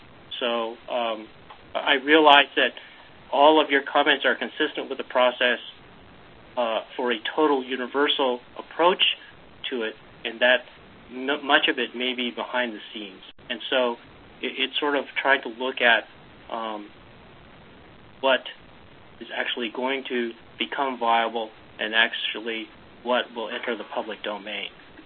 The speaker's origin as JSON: {"language": "English", "region": "Georgia", "country": "United States", "accent": "Georgia", "said": "I'm using my Georgia accent."}